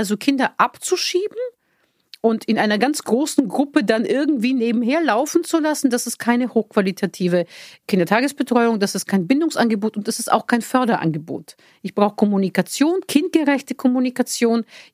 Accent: Bulgaria; Und also da, wo ich herkomme in Bulgarien, sind die ersten 40 Tage oder 40 Tage sind so ein Zeitfenster, übrigens auch beim Tod, nicht nur bei der Geburt.

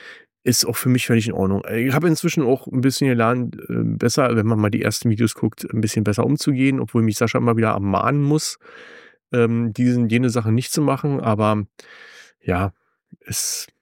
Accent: East Germany, Germany; Wir sind aus dem Osten, also Sven und ich sind aus dem Osten.

